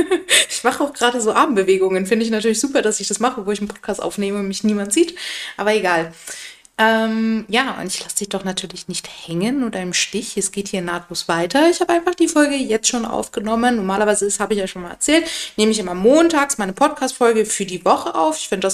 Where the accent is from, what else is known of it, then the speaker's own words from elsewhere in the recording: Bavaria, Germany; ich komme aus Bayern